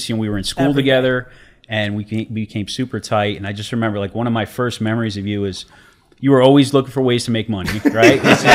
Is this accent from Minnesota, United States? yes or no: no; Bloomfield, New Jersey, United States; also born or lived in Edison; I grew up in born and raised in Bloomfield until Let's I was go. In third grade. Then we moved to Edison.